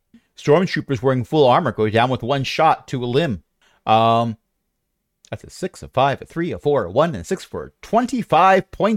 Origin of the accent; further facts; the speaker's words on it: Pennsylvania, United States; I grew up in Pennsylvania. Mechanical bulls are not a thing. We have coal mine fires, not mechanical bulls.